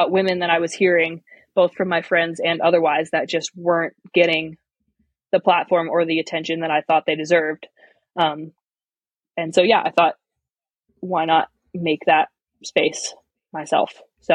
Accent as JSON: {"language": "English", "town": "Canmore", "region": "Alberta", "country": "Canada", "tie": "born or raised there", "said": "But I grew up in Canmore, Alberta, right in the heart of the Rockies"}